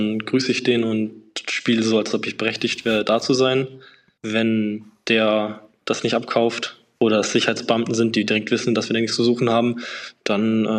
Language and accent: German; Hamburg, Germany; Irgendwann wurde mir in Hamburg, wo ich groß geworden bin, das zu langweilig